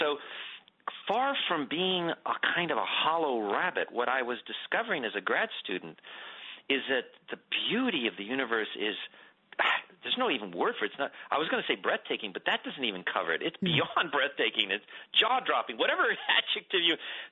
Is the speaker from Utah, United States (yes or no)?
no; Los Angeles, California, United States; born there; I was born in East Los Angeles, and I went to UCLA, and then I went to Cornell